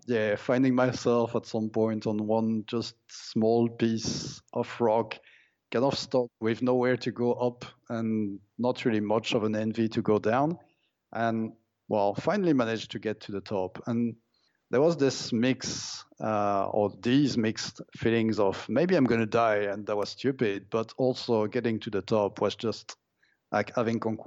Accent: Brittany, France; I come from Brittany in France, where I think the highest mountain is actually a hill, which must be 300 meters high.

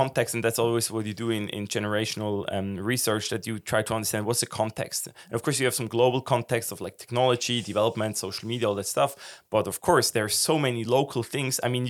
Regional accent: Nidwalden, Switzerland; So, yeah, I grew up in Nidwalden, so central Switzerland, very traditional canton, still a lot of friends there and active there.

